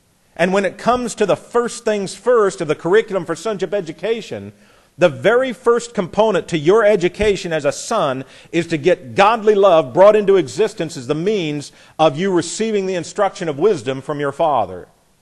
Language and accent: English; Jefferson, United States; when I grew up in Jefferson, even though it was a town of about, I don't know, 200, 300 people, everybody's last name meant something.